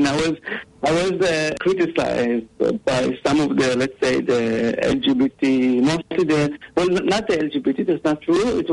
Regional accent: Ra'anana, Central District, Israel; English is a second language; I was born and raised in Israel in a little city called Ra'anana, which is a very I would say very white, clean, very maturistic, patriotic city.

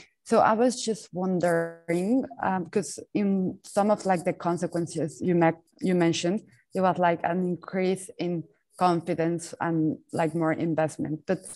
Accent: Mexico; English is a second language; Oh, sorry, I'm from Mexico

